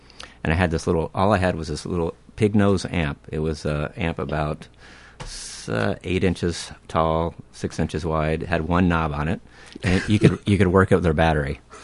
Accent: Houston, Texas, United States; I was raised in Houston, Texas. I was about 9 and already into music. There was an AM station in Houston.

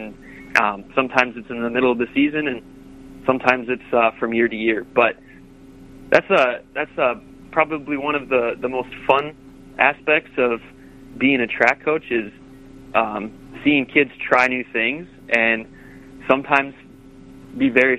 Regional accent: Mankato, Minnesota, United States; also born or lived in Prior Lake; Yeah, so I grew up near Mankato for through middle school, and then I moved to Prior Lake as a high schooler

